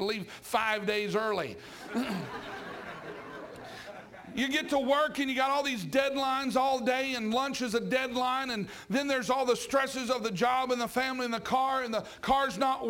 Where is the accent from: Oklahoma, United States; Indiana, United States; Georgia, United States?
Oklahoma, United States; Listen, I'm from Oklahoma, man. Almost every other person's got a concealed carry license out there.